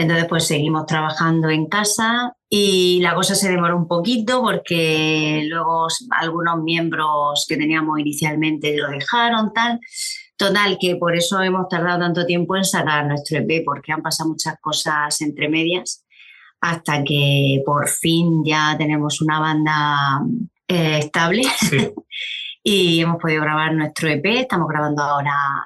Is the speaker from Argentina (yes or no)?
no; Cartagena, Region of Murcia, Spain; nosotros somos de Cartagena, que está en la región de Murcia